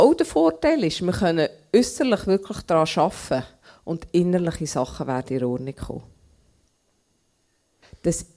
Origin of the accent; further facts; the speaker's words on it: Switzerland; Und da sind wir Schweizer sehr schwach.